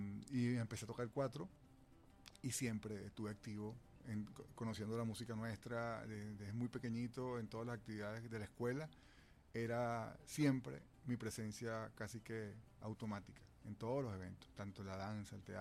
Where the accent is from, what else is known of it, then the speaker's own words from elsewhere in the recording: Caracas, Capital District, Venezuela; born there; Bueno, sí, nací en Caracas, 25 de enero de 1972